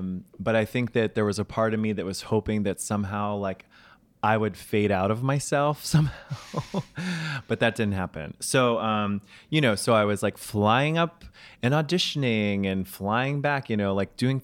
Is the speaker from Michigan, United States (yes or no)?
no; New York, United States; But ultimately, I'm a New Yorker.